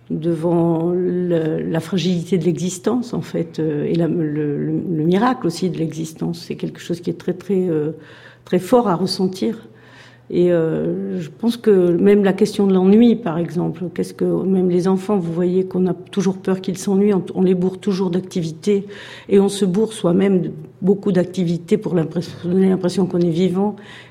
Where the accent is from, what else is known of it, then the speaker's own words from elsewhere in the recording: Toulouse, Occitanie, France; born there; Je suis née en 1951 à Toulouse, dans la Haute-Garonne.